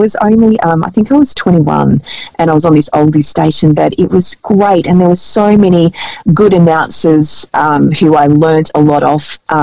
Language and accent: English; Albury, New South Wales, Australia; which was just down the road from my hometown of Albury, which was kind of handy.